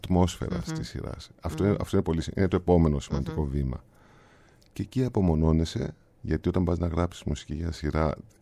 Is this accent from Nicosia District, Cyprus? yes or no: yes; Nicosia, Nicosia District, Cyprus; born there; Εκεί γεννήθηκα στη Λευκωσία.